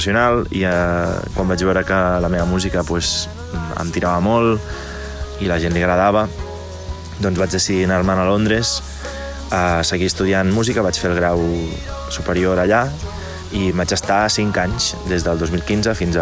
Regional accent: Gelida, Catalonia, Spain; first language English; Catalan is a second language; amb uns amics del meu poble de Gelida

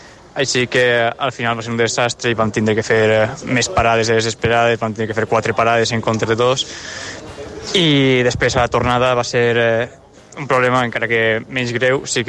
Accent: Valencia, Valencian Community, Spain; now in Aachen, Germany; de València, i ara mateix estic vivint a Aachen.

